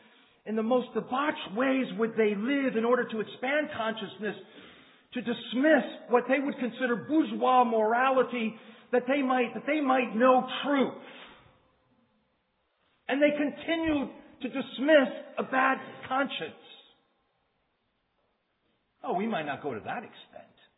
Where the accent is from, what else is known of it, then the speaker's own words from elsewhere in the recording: Florida, United States; I remember growing up in Florida, how many transplants in Florida and people trying to escape their past